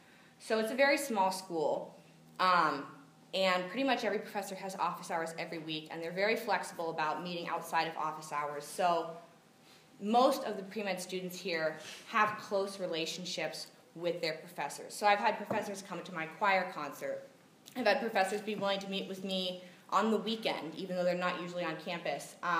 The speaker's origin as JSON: {"language": "English", "town": "Portland", "region": "Oregon", "country": "United States", "said": "I'm a senior from Portland, Oregon, pre-med history major."}